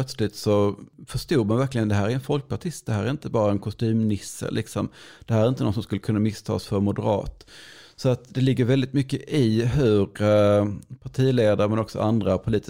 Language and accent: Swedish; Skåne, Sweden; fick jag lära mig som skåning